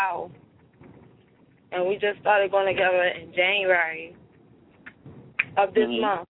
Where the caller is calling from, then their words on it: Baltimore, Maryland, United States; Baltimore, Maryland.